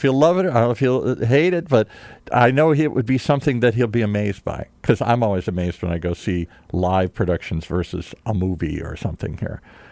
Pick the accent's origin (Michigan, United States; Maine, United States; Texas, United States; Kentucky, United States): Michigan, United States; Detroit; I grew up in Detroit.